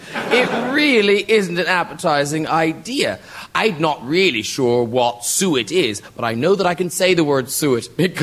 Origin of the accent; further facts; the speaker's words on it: Ireland; I'm from Ireland and we had a famine.